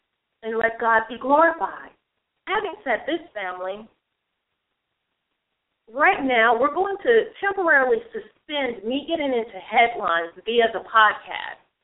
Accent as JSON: {"language": "English", "country": "United States", "said": "I love being an American."}